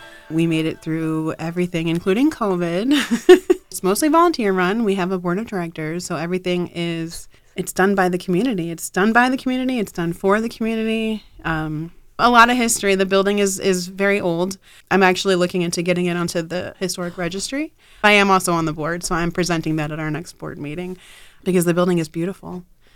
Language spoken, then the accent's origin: English; Philadelphia, Pennsylvania, United States; I grew up in Philadelphia. My mother was a member of the Philadelphia Dickens Society.